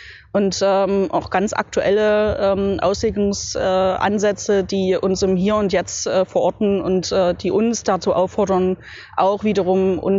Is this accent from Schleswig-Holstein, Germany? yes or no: no; Leipzig, Saxony, Germany; Ich bin hier in Leipzig, weil Leipzig meine Heimatstadt ist